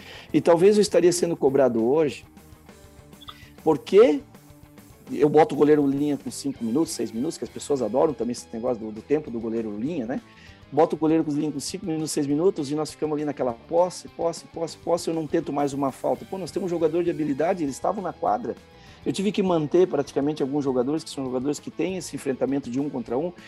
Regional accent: Brazil; ela que dá a possibilidade para nós, inclusive lá fora, falar que somos brasileiros

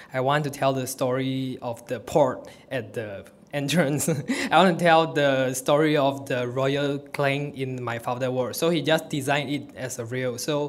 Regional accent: Klang, Selangor, Malaysia; Because actually I grew up in Klang, this is where I stay.

